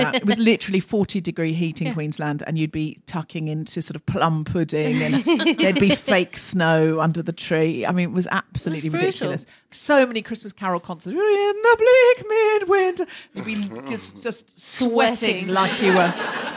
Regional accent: United Kingdom; I'm a British-born Punjabi woman who is working class

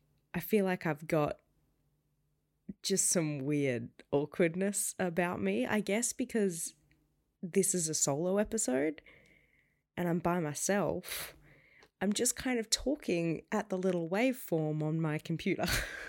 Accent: Australia; It's something that, as an Australian, or as I guess not American, I knew little to nothing about

